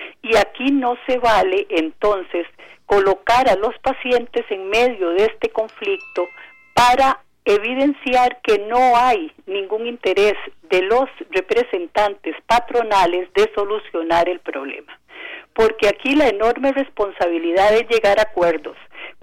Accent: Costa Rica; como costarricenses exijamos soluciones prontas

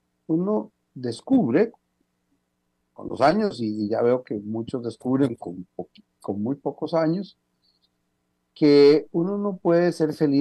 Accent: Costa Rica; de saber que como ticos, sobre todo este mes que cumplimos el aniversario de nuestra independencia

